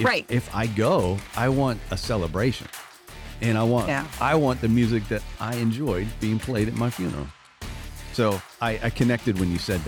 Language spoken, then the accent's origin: English; Lowell, Massachusetts, United States; born there; Yeah, I said, I was born in Lowell. So, and I try to get back to Boston every once in a while.